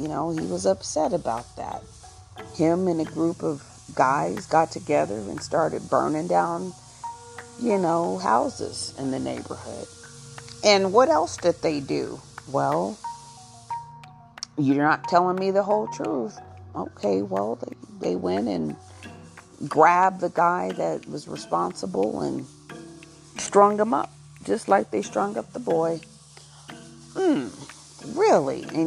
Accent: Arkansas, United States; Well, I'd say that I grew up in Arkansas. My parents were both in the church.

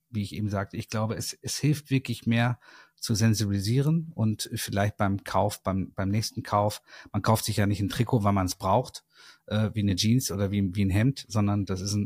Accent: North Rhine-Westphalia, Germany; Wir kommen ja beide aus dem Ruhrgebiet, haben dadurch eine Verbindung und ich bin aufgewachsen zwischen Nähmaschinen und zwischen Legewagen

